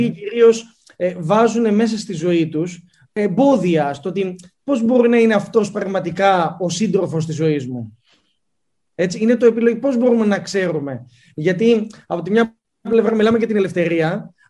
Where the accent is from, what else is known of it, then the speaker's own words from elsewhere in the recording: Cyprus; γιατί εδώ στην Κύπρο, ξέρετε, ως Κύπριος, λόγω του μικρού πληθυσμού